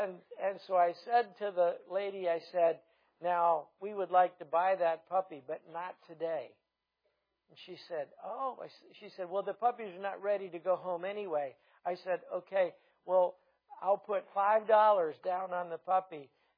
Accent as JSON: {"language": "English", "region": "Ohio", "country": "United States", "said": "He was from Oregon. I was from Ohio. And he came from a Christian family. I came from a non-Christian family."}